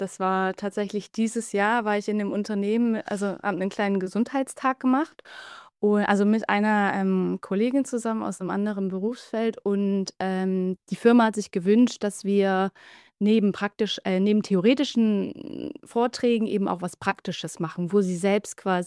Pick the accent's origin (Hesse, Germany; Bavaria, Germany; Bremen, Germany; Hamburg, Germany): Hamburg, Germany; Ich komme aus Hamburg oder bei Hamburg.